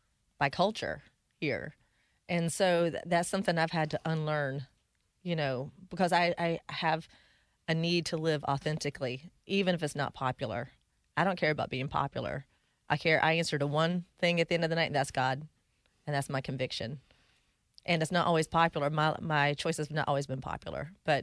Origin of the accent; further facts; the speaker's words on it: Stanfield, North Carolina, United States; also born or lived in Midland; And then, but I grew up in Stanfield. I got you. In Stanley County.